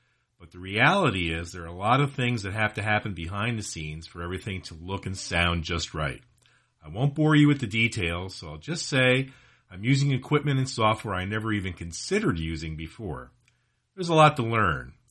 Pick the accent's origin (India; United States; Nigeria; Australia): United States; Allentown, Pennsylvania; also born or lived in Lehighton / Palmerton; I was born in Lehighton, in Pennsylvania. I lived in Palmerton for a couple of years. I moved to Allentown